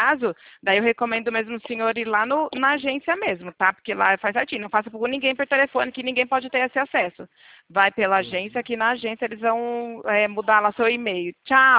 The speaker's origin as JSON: {"language": "Portuguese", "town": "Itatiba", "region": "São Paulo", "country": "Brazil", "said": "Eu sou de Itatiba, interior de São Paulo."}